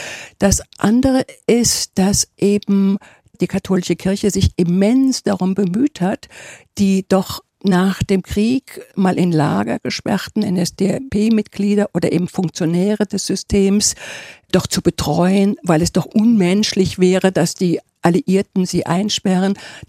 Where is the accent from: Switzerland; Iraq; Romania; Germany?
Germany; Trier, Rhineland-Palatinate; als ich mich mit meiner Heimatstadt Trier beschäftigte